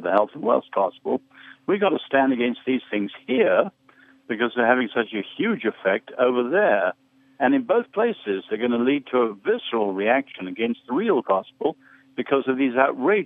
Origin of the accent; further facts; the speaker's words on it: England, United Kingdom; now in United States; The tragedy is that we in the West, and I speak as an Englishman as well as someone living in America, we are not demonstrating the alternative.